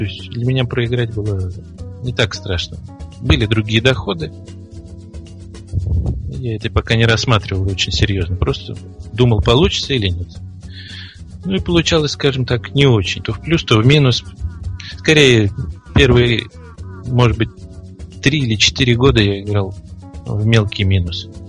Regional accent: Saint Petersburg, Russia; Ну, я из России, поэтому все российские команды это мои. И я из Санкт-Петербурга

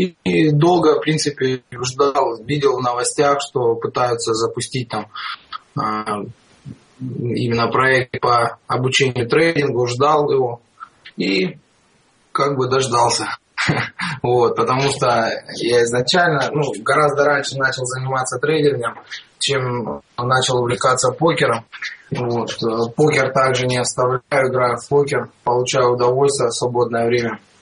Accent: Rostov-on-Don, Rostov Oblast, Russia; Я из Ростова-на-Дону.

